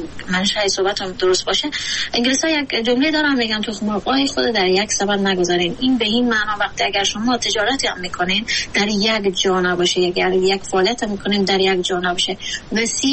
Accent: Afghanistan

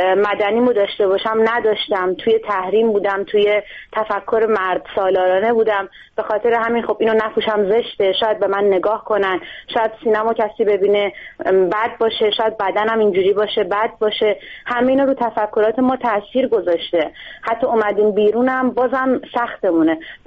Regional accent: Iran; now in Norway; ما خانمای ایرانی که از ایران اومدیم، الان چند سالم هست، حالا بعضی بیشتر بعضی مثل من کمتر، اومدم بیرون

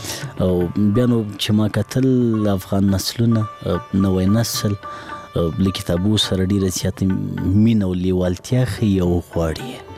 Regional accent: Laghman, Afghanistan; زه په لغمان کې پیدا شوم په لغمان کې رلوي شوم خوانځي مې په لغمان کې لوستې.

